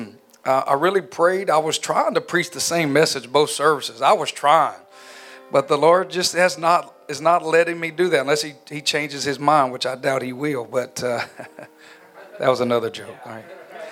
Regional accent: Mississippi, United States; accent: Southern; I'm from Mississippi. I'm going to have a different accent. I'm Southern.

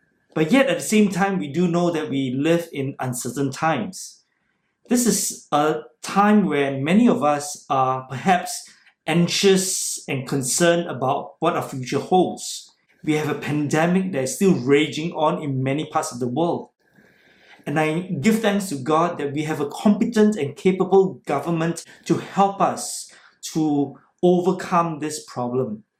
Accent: Singapore; growing up in Singapore, when I was still living in a kampung where we draw our water from a well

